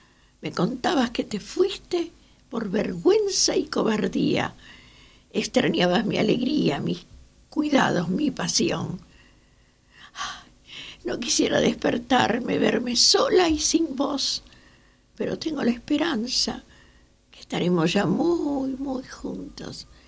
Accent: Argentina; yo soy argentina de muchas generaciones y más del 56% de los argentinos tenemos antepasados aborígenes.

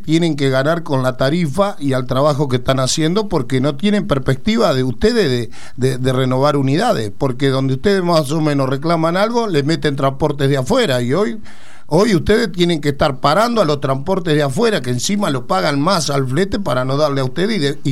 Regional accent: Argentina; Somos argentinos que realmente queremos tributar, que queremos aportar a nuestro país

